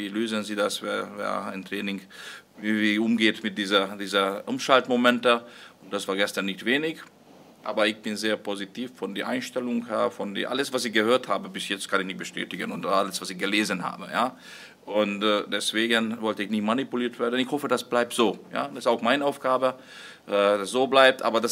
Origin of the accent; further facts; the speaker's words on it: Hungary; ich komme aus Ungarn, ich komme aus einem Land, wo mal sehr viele Zuschauer waren, dann sehr wenige Zuschauer geworden.